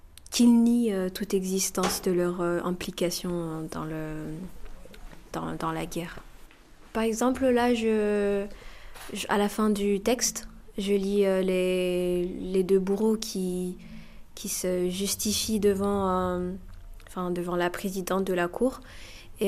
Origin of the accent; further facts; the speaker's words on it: Muhanga, Southern Province, Rwanda; now in Lyon, France; J'ai 21 ans, je viens du Rwanda, d'une village qui s'appelle Muhanga, c'est dans le sud du pays.